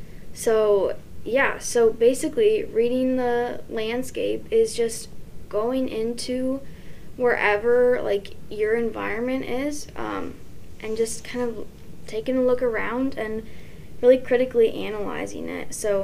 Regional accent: Olympia, Washington, United States; For me, when I think of my hometown, I think of like wall art and all these murals that are all over the place. And then like, I think of rain because, you know, I'm from Olympia, Washington, and it never stops raining there practically.

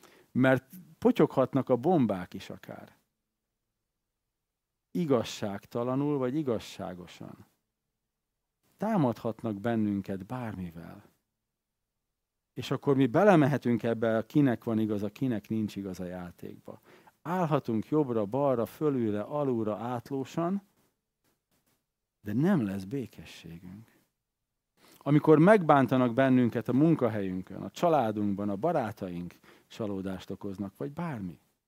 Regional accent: Serbia; ugye a 90-es évek Szerbiájában apukám kisebbségi politikus, meg újságíró, meg stb. És én is abban nőttem fel

